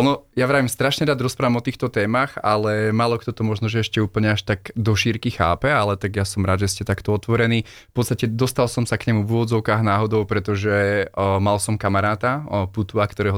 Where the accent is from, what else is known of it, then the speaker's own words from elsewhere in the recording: Zvolen, Banská Bystrica Region, Slovakia; Áno, som Zvolenčan.